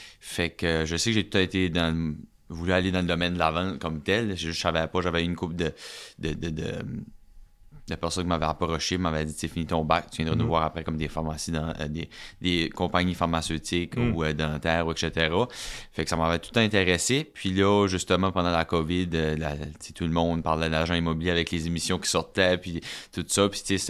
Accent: Edmundston, New Brunswick, Canada; je viens de Edmundston. J'ai été à l'école Notre-Dame, après ça, Paul-Valente, après ça, c'est ça, j'ai commencé mon bac en administration ici à l'université. J'ai été à Moncton

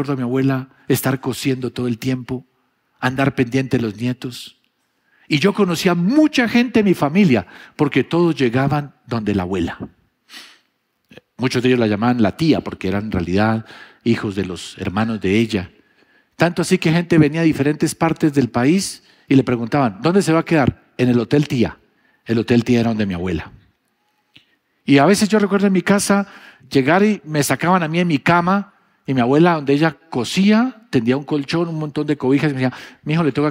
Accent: Bogotá, Bogotá Capital District, Colombia; Yo recuerdo aquí, de niño, aquí en Bogotá, nosotros vivíamos al sur y yo vivíamos en la misma casa que vivía mi abuela.

